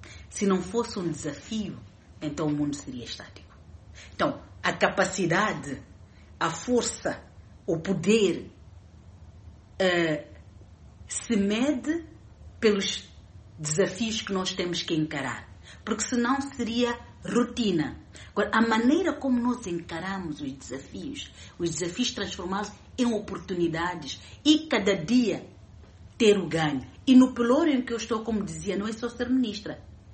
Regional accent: Mozambique; Porque nós próprios, como nação, como moçambicanos, dizemos que, olha, contamos com as nossas próprias forças.

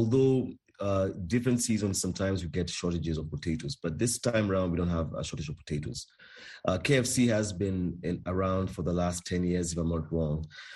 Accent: Kenya; I was born and raised in Kenya

